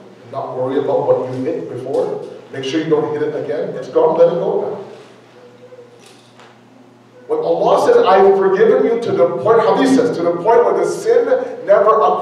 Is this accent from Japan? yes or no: no; Toronto, Ontario, Canada; The way you guys live right now is far more tougher than me growing up in Toronto.